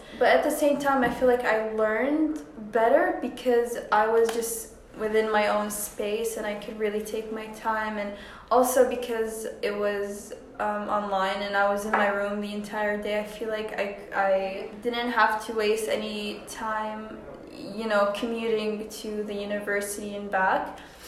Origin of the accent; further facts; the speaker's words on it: United Arab Emirates; it's very nice to just have that like global experience all in my home country